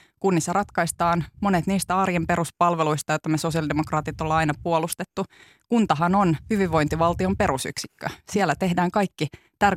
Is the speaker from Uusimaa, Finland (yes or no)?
no; Tampere, Pirkanmaa, Finland; Tampere on minun ihannekuntani, oma kotikaupunkini, rakas kotikaupunkini.